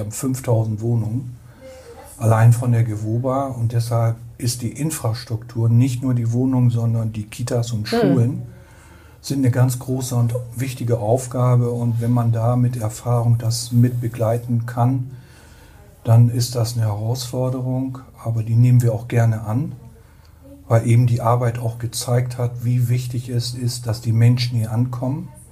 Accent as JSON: {"language": "German", "town": "Lemwerder", "region": "Lower Saxony", "country": "Germany", "tie": "born there", "said": "Also ich bin in Lemwerder geboren, als sechstes Kind eines Elektromeisters."}